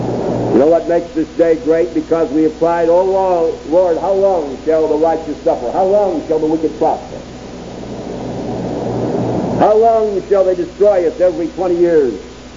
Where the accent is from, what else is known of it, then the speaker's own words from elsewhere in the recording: New England, United States; And I was raised in New England State, but there were no difference in any other part of the country.